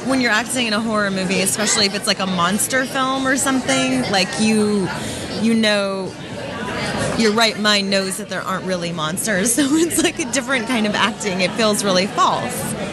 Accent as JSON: {"language": "English", "town": "Las Vegas", "region": "Nevada", "country": "United States", "tie": "born or raised there", "said": "I mean, it's my hometown too. I grew up in Vegas."}